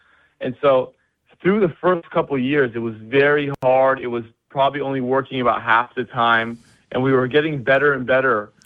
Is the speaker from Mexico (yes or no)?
yes; Mexico; And so for me, you know, growing up in Mexico for 12 years, completely different culture